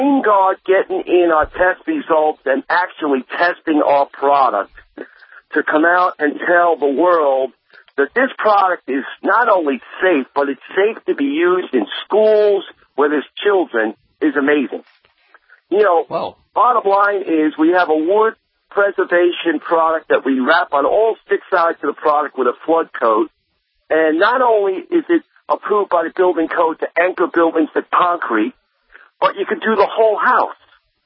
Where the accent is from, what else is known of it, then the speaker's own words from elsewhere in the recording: San Diego, California, United States; I'm from San Diego, and you know, the last time we talked, building in Haiti with that Bluewood product, and I remember standing in my place when there was that earthquake in San Diego while we were on the radio.